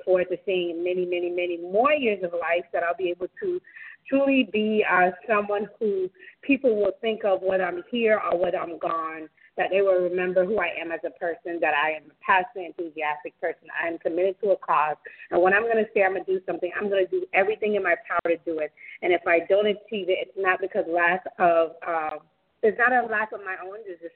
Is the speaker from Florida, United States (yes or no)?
yes; Miami, Florida, United States; I was born in Little Haiti, from Miami, born at Jackson War Hospital